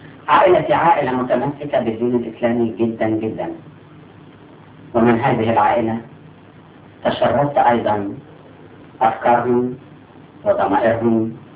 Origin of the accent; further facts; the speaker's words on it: Cairo, Cairo Governorate, Egypt; also born or lived in Sohag; وكنت من مواليد سوهاج، وجيت لمصر وانا عندي حوالي 4 سنين، وتربيت في منطقه اسمها منطقه مصر القديمه قريب من السبع كنايس، كنيسه المعلقه وكنيسه برباره وكنيسه ماري جرجس وكنيسه ابو سفين،